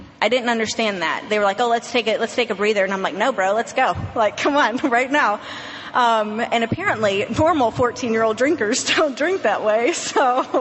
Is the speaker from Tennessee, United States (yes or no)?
yes; Nashville, Tennessee, United States; I went to a 30-day inpatient facility, and I'm from Nashville, so it was in Nashville.